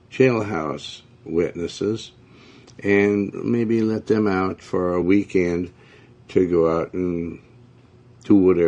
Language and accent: English; Montana, United States; also born or lived in Joplin, Missouri; I was born in Missouri, and Joplin, Missouri, and raised in Montana. And I mean, didn't see any homosexuals up there.